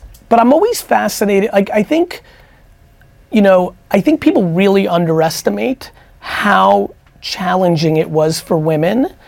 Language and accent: English; New York, United States; also born or lived in New Jersey; I grew up again in New York, New Jersey, where the Z100.